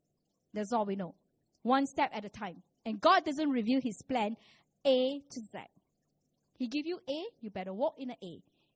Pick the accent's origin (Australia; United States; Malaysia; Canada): Malaysia; George Town, Penang; I say, I'm from Penang. But because I don't look totally Chinese, they will have to ask me a couple of times, but where are you really from? I say, I'm born here, I'm bred here, I school here. Carmelite Street is my school, my alma mater.